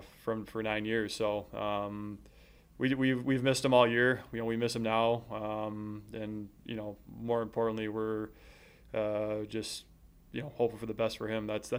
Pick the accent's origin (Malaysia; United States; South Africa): United States; you know, I'm American.